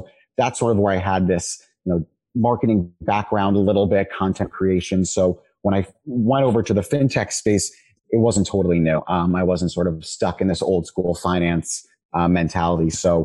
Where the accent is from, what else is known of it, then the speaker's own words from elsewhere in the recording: Washington, District of Columbia, United States; So I grew up in DC, then went to college in Miami